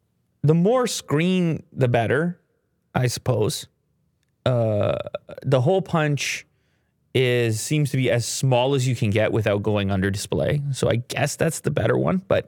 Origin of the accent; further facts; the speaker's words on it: Canada; So I'm super Canadian this episode.